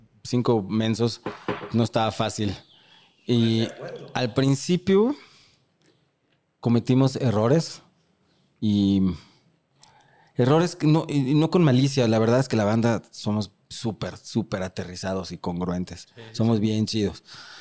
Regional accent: Mexico City, Mexico; soy más chilango que me.

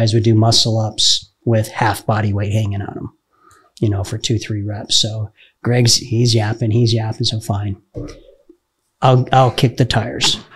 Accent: United States; because, you know, I'm American. Anything's possible.

